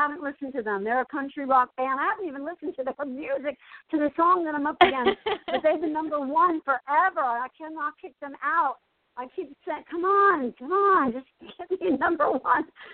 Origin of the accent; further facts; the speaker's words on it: Asbury Park, New Jersey, United States; because I'm from Asbury Park and I'm a musician myself and have CDs out.